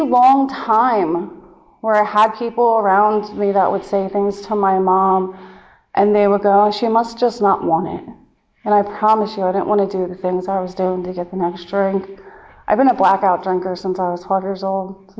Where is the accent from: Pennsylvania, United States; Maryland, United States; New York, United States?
Pennsylvania, United States; now in Philadelphia, United States; Because even though I'd been in Philly for a while, I'm from the Poconos, so I didn't like know a ton of people.